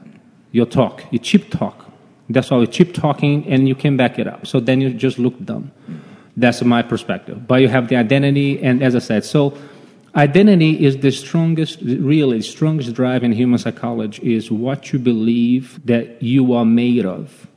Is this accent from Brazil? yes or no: yes; Rio de Janeiro, Brazil; So it's like, Brazilian. Grew up, of course, born and raised in Rio de Janeiro, surrounded by jiu-jitsu players, jiu-jitsu fighters.